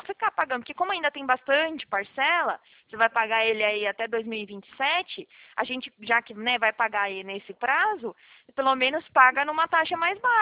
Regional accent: Prudentópolis, Paraná, Brazil; born there; Eu nasci no Paraná, eu nasci em Prudentópolis

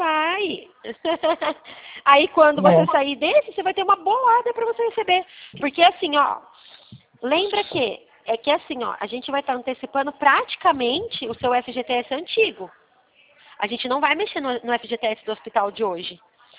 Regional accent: Leme, São Paulo, Brazil; Ah, eu sou de Leme, São Paulo.

